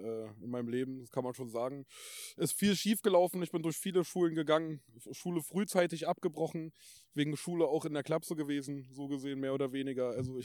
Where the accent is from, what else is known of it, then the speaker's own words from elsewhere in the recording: Berlin, Germany; Ich komme aus Berlin, genau.